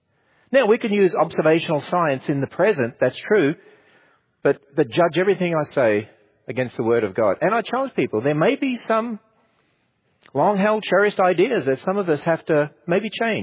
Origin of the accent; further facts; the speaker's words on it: Australia; moved away as an adult; now in United States; shocked when I first came to America, because I thought America, I thought of America as so Christian, being an Australian.